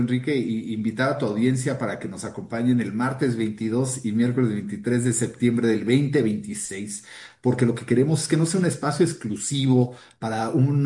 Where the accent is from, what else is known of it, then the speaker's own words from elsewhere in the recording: Mexico; la prueba de que soy tan mexicano como americano